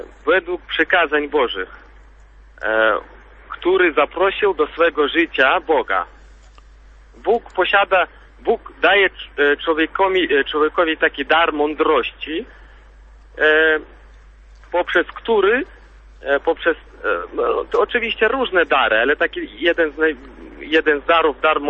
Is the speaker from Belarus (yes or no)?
yes; Grodno, Grodno Region, Belarus; jestem z Grodna, z Białorusi, pozdrawiam wszystkich słuchaczy.